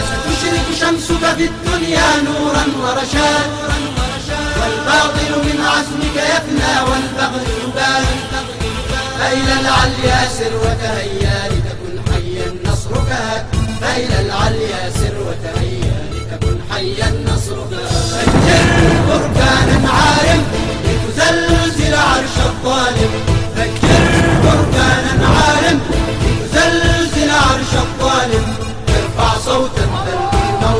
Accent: Yemen

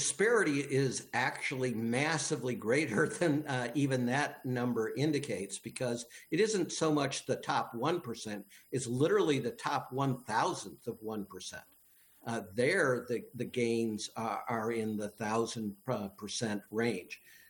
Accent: Dearborn, Michigan, United States; I can tell you, I grew up in Dearborn, worked for Ford Motor Company.

